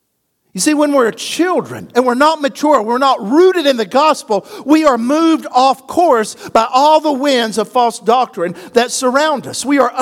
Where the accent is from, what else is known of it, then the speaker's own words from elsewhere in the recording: Athens, Tennessee, United States; Growing up in Little Athens, Tennessee, population 12,000, yahoo, on the corner of Main Street in Athens, around the courthouse, there was Cherokee Hardware.